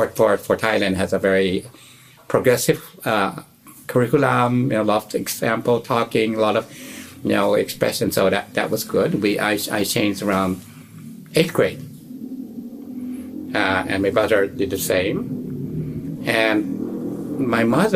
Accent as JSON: {"language": "English", "region": "Kansas", "country": "United States", "tie": "born there", "said": "And then they moved to Kansas. Mm-hmm. And that's where I was born in Kansas."}